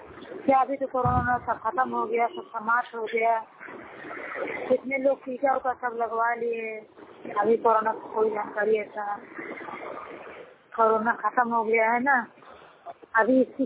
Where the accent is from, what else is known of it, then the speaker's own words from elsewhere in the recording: Jaunpur, Uttar Pradesh, India; now in Mumbai, India; जिला जौनपुर, मेरा जिला जौनपुर है, मुंबई में।